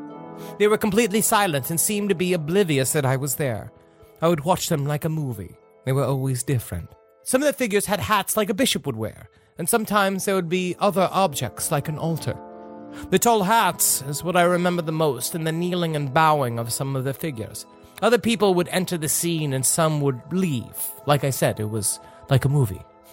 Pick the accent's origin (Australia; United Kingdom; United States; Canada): United Kingdom; Kennington, South East England; I'm from England, and the house I grew up in was built after WW2 in an ancient parish of Kent called Kennington, or as it was named during the Saxon era, Signington.